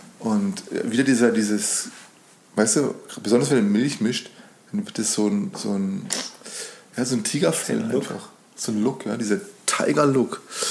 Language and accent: German; Spain; German is a second language; ich würde sagen als Spanier